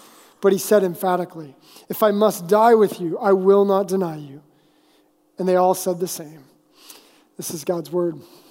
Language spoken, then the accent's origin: English; Kenai, Alaska, United States; And as a kid growing up in Alaska, I lived in a small town called Kenai. I think it was about 1,000, 2,000 people at the time.